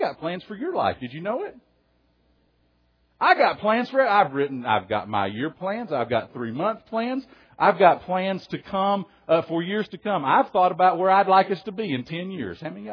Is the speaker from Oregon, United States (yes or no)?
no; Soddy-Daisy, Tennessee, United States; When I was growing up in Soddy Daisy, Tennessee, I would go out in the mornings often